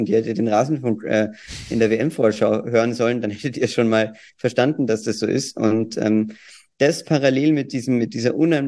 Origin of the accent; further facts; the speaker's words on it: Austria; Bin ja auch Österreicher.